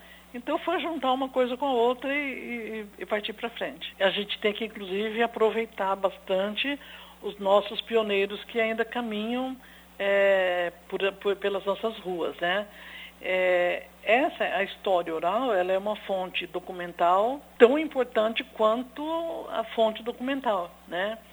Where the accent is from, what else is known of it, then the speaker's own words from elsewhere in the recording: Mandaguaçu, Paraná, Brazil; como eu sou da região, eu nasci aqui em Mandaguaçu, né? Então, e eu tenho 68 anos, então eu sou, digamos assim, uma pioneira dos tempos, assim, de quando aqui ainda existia mato e tudo mais.